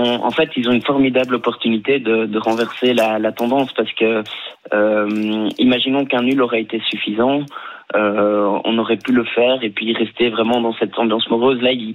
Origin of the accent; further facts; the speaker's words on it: Brussels, Brussels-Capital Region, Belgium; accent: Belgian; J'aime pas entendre que j'ai l'accent belge. Venant de français, ça le fait jamais trop, mais je viens de Bruxelles